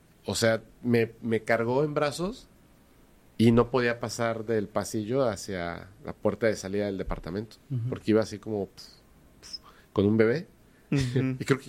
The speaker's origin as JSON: {"language": "Spanish", "country": "Mexico", "said": "creo que todos somos mexicanos aquí en esta mesa."}